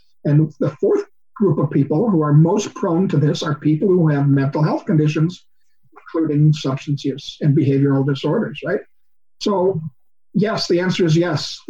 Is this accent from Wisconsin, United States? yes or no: yes; Wisconsin, United States; safer at home is what they call it in my home state of Wisconsin here